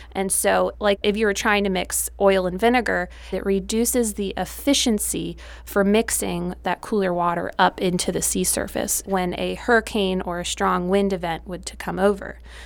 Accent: Marathon, Florida, United States; also born or lived in Key West; I was born in Key West. I was raised in Marathon and then in Layton.

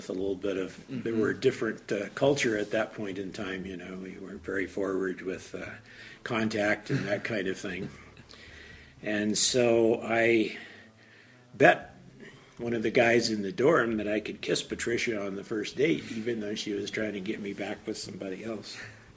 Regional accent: Colorado, United States; I came from the San Luis Valley, north of Monta Vista

